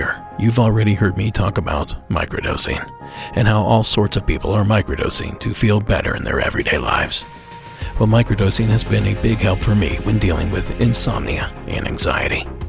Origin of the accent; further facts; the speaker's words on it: Ohio, United States; I grew up near Mound Country in Ohio, and as a kid, I would always ask my dad if every hill we saw was a mound.